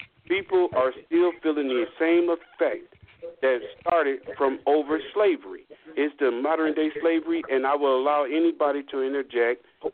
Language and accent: English; Illinois, United States; now in Grand Rapids, United States; Now, I'm from Grand Rapids, Michigan, but okay. I'm originally from Illinois, but this ain't about me.